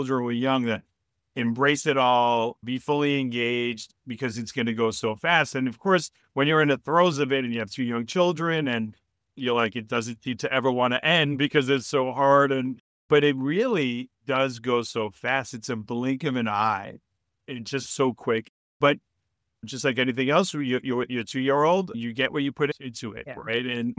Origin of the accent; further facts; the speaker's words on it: Brooklyn, New York, United States; also born or lived in Italy; I am an immigrant. I was born in Italy. But I was raised in Brooklyn, so in a lot of ways, I'm very much a native New Yorker